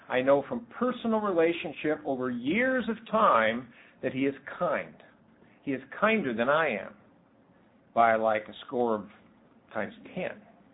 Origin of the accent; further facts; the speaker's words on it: Washington, United States; I was a supporter of Denny Luker, because I was from Washington State.